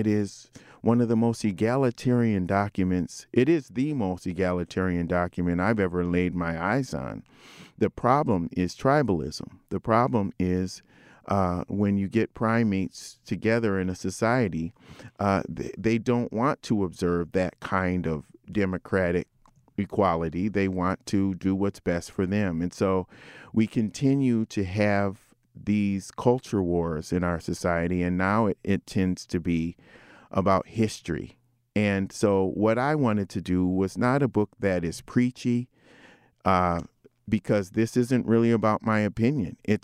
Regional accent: Minot, North Dakota, United States; born there

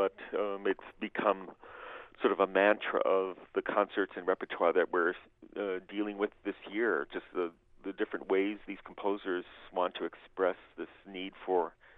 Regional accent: Brooklyn, New York, United States; when I was growing up in Brooklyn, I would see her on a daily basis

